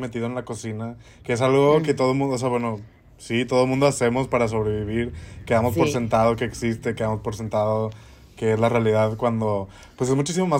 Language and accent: Spanish; north, Mexico; pues somos norteñas, claramente tenemos que escoger algo de res